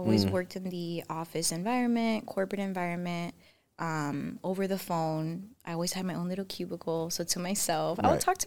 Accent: Miami, Florida, United States; also born or lived in North Carolina, United States; I was raised here in Miami, born in North Carolina.

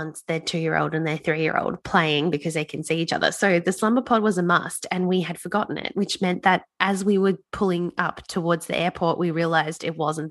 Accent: Tasmania, Australia; We're originally from Tasmania, moved back there for a short term.

